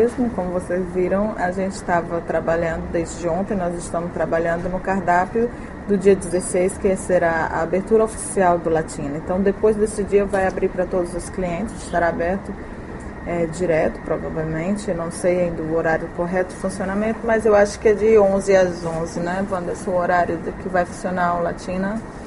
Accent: Fortaleza, Ceará, Brazil; moved away as an adult; also born or lived in Serra; now in China; Eu nasci no interior do Ceará, na Serra, e eu morei lá 14 anos. Me mudei para Fortaleza com uns 15 anos, e daí eu cresci lá, estudei com meus 20 anos eu vim para a China.

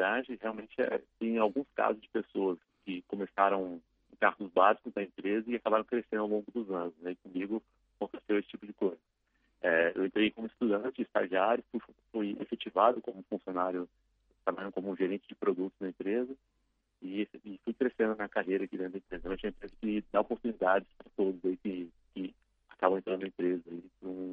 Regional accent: Brasília, Federal District, Brazil; now in São Paulo, Brazil; sou nascido em Brasília e atualmente estou morando em São Paulo. Já fazem 7 anos que estou aqui em São Paulo.

